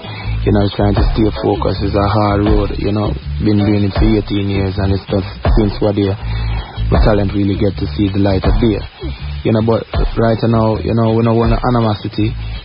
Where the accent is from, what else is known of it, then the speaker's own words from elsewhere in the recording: Kingston, Jamaica; Then I born and raised in Kingston, you know?